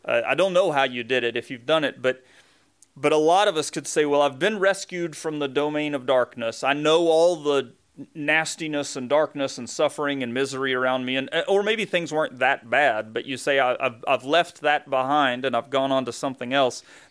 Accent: Southern United States, United States; I grew up in the Bible Belt

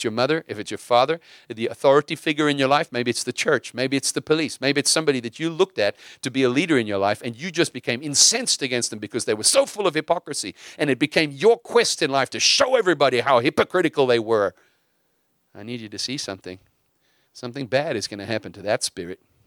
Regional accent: South Africa; I grew up in South Africa. Some of you guys know this. In the South Africa that I grew up

